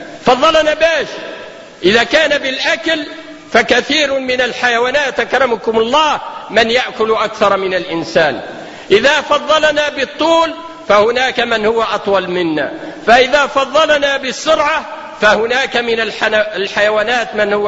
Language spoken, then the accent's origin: Arabic; Tunisia; ولا يقول المثل عندنا في تونس